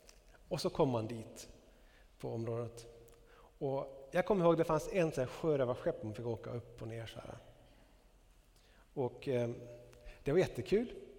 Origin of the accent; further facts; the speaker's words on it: Västerbotten County, Sweden; Jag växte upp i Norrland, utanför Skellefteå. Mina pappa var bonde, mamma hemmafru.